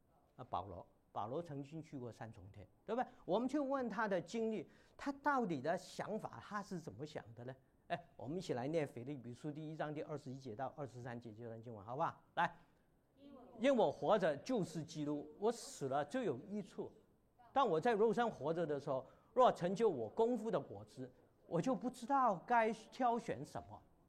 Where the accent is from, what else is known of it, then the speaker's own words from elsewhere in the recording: Hong Kong; 我们香港人的话，我们不太请人家到家里吃饭的，也不会请人家在我们家睡的